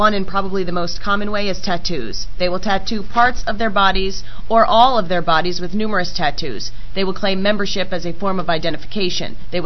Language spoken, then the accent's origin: English; Santa Ana, California, United States; I grew up in the city of Santa Ana.